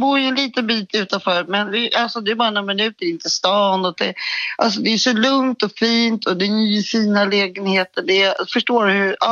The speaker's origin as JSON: {"language": "Swedish", "town": "Stockholm", "region": "Stockholm County", "country": "Sweden", "lives_now": "Mariefred, Sweden", "said": "vi är ju stockholmare och... vi hade liksom aldrig tänkt att flytta från Stockholm, men nu har vi bott i Mariefred i 2 månader"}